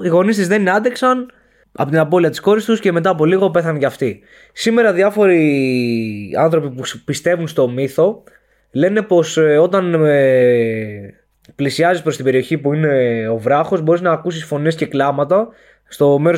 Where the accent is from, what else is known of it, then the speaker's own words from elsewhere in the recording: Evia, Central Greece, Greece; είμαι κι εγώ από την Εύβοια και νιώθω την ανάγκη γιατί είμαι ακραίος τοπικιστής.